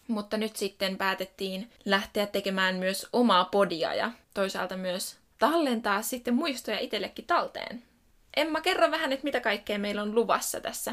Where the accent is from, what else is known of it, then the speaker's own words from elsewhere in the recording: Pori, Satakunta, Finland; now in Tampere, Finland; Porissa me järjestetään siksi, että me ollaan täältä kotoisin ja meidän perheet ja sukulaiset ja moni ystävä asuu täällä